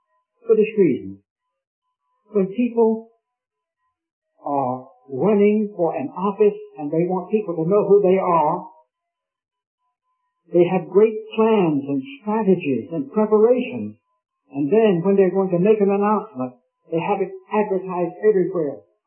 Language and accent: English; Raleigh, North Carolina, United States; When I was born and brought up in Raleigh